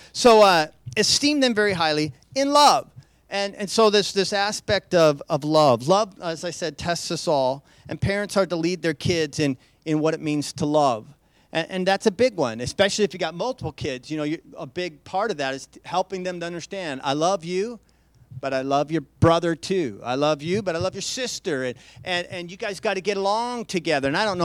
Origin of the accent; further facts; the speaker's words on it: Idaho, United States; but I'm from Idaho, so I get away with all kinds of Idaho-isms.